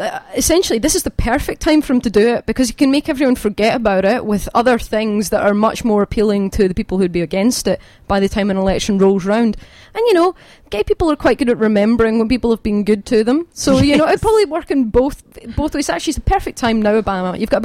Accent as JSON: {"language": "English", "region": "Scotland", "country": "United Kingdom", "said": "I, believe it or not, I'm Scottish."}